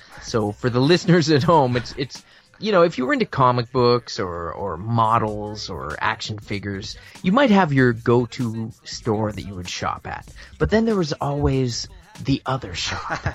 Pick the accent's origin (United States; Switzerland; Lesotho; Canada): Canada; Halifax, Nova Scotia; mentioned … that … I made, and I love that song because that's about my hometown.